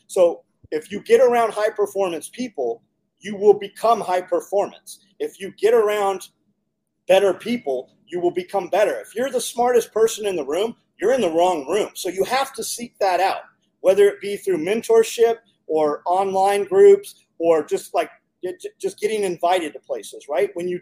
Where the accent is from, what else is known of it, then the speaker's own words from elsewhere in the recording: California, United States; We came from California 15 years ago.